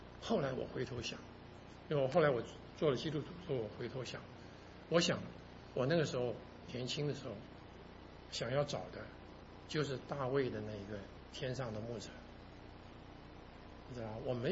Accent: Taiwan; 我是台湾长大

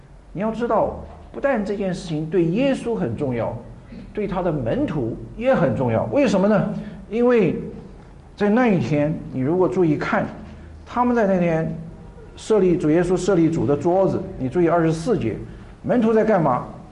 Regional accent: China; 跟我们中国人一样，我们也过年，我们也吃这个年夜饭。

